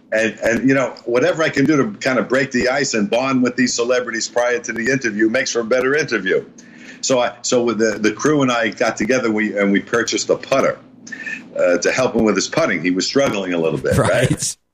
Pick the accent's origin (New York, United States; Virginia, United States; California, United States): New York, United States; I grew up in the South Beach Projects, and my parents, my father was in World War II